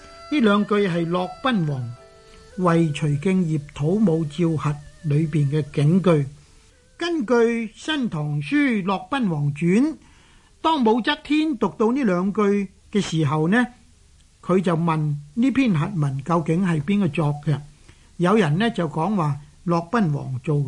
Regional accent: Guangdong, China; accent: Guangzhou Cantonese; 水面上嗰啲泡沫啊，我哋广州话呢叫佢做泡沫

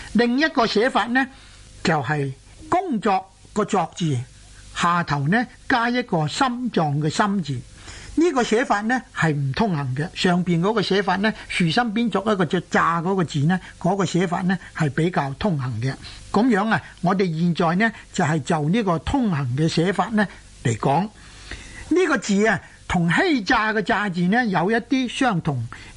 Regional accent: Guangdong, China; accent: Cantonese; 就即是我们广东话呢所谓牙诈那两个字

